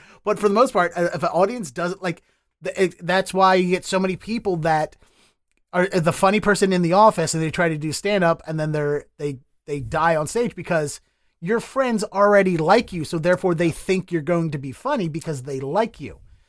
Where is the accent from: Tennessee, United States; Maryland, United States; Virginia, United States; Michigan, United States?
Maryland, United States; Baltimore; for me, who I come from Baltimore, I live amongst people of color.